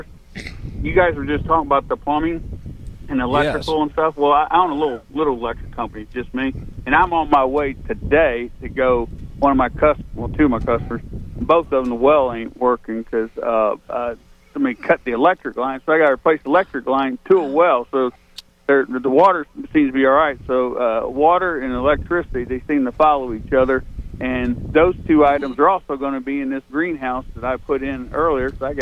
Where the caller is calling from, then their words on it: Nashville, Tennessee, United States; I'm calling from Nashville.